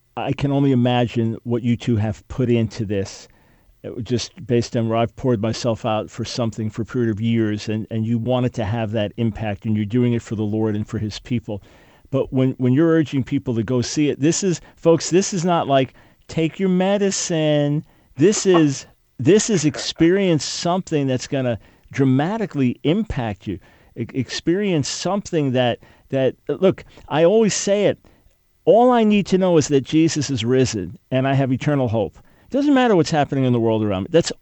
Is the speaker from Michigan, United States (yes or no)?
yes; Detroit, Michigan, United States; Even though I will not be in my hometown of Detroit on Thursday, I remain deeply committed to my home nation, America.